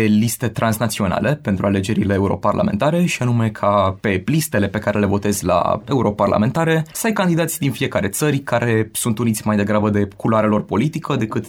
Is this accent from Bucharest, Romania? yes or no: no; Cluj, Cluj County, Romania; și evident noi din Cluj